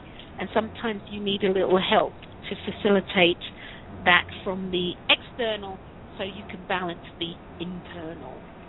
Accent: London, United Kingdom; now in Las Vegas, United States; Yeah, I'm from London, originally from London. I now make my home in Las Vegas in Nevada.

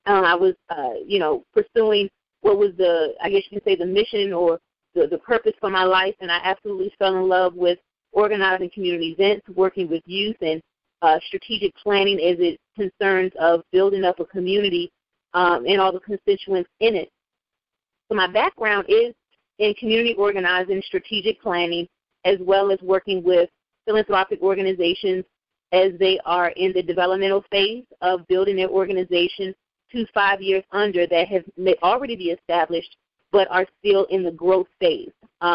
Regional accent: Maryland, United States; So, as you stated … from the Maryland area all of my life

